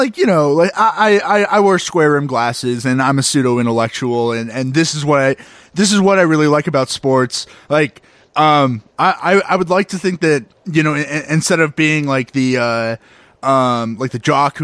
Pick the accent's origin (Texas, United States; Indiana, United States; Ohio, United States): Texas, United States; Dallas; I'm a little bit jealous. I'm from Dallas. I'm not going to, like, see something like that with the 76ers.